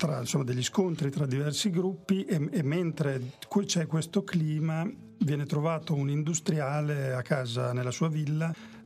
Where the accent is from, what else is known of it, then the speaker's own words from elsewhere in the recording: Bologna, Emilia-Romagna, Italy; visto che io sono bolognese.